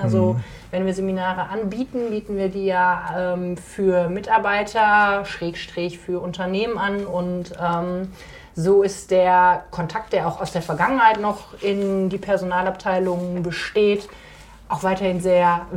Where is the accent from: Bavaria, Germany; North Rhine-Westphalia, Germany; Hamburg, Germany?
North Rhine-Westphalia, Germany; Schmallenberg; ich bin in Schmallenberg geboren und aufgewachsen, war dann kurz zur Ausbildung und zum Studium in Münster und in Stuttgart. Bin dann aber sehr gerne zurückgekommen